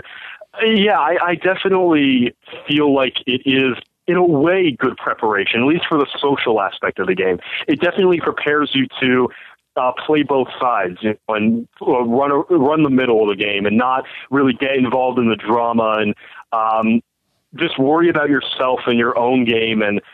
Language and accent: English; New Jersey, United States; I'm from Jersey.